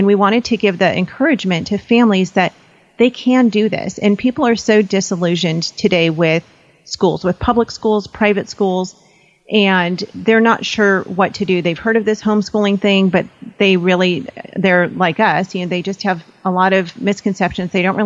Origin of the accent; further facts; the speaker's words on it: Los Angeles, California, United States; We're from Los Angeles.